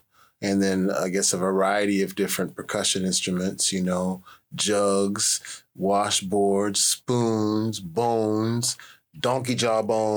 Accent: Colorado, United States; now in Virginia, United States; I live in Virginia now. I've been in Virginia for most of my life, but I was born and raised in Colorado.

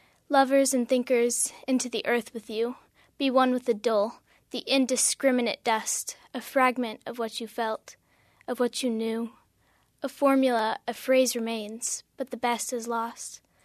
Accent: Port Alsworth, Alaska, United States; So, I am from Port Ellsworth, Alaska. It's a small village near Lake Clark. There's about 100 to 150 people there and one K-12 school.

